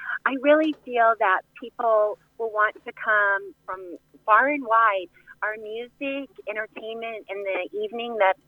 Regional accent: Kansas City, United States; And I'm from the Kansas City metropolitan area.

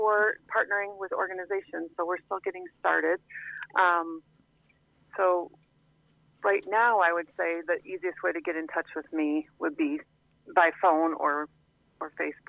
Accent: Wisconsin, United States; I'm a Wisconsin girl, so I grew up in Wisconsin.

